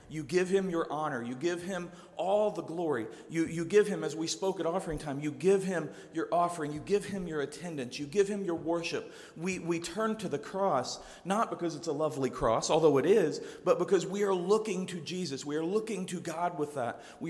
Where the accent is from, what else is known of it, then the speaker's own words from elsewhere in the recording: Bloomington, Indiana, United States; I'm from Indiana. And so I am a gigantic IU fan. Like, legit, beyond anything you can imagine, IU fan. That is, I was actually born in Bloomington. I lived near Bloomington my whole life.